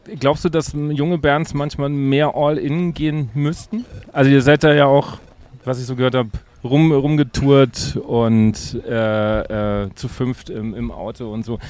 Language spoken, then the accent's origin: German; Aschaffenburg, Bavaria, Germany; die Rockabilly-Band kommt aus meiner Heimatstadt Aschaffenburg.